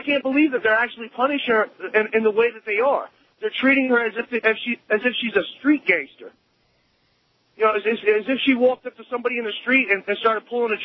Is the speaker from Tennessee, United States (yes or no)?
no; Queens, New York, United States; I grew up in Queens. I've seen some really bad stuff